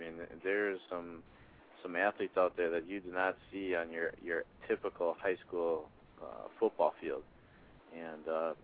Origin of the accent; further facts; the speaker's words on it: Wisconsin, United States; And I'm from Wisconsin.